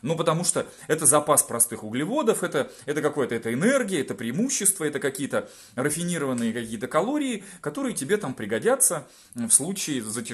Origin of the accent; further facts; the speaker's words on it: Siberia, Russia; Ну, как бы я из Сибири, у нас там все связано с медведем.